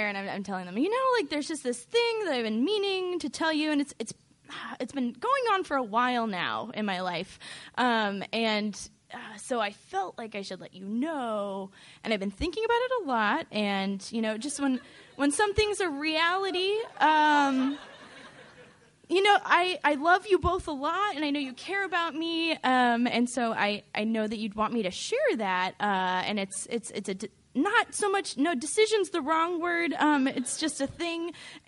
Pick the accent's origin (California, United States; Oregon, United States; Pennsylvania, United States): Oregon, United States; And so I'm originally from Oregon. So I go home about once a year.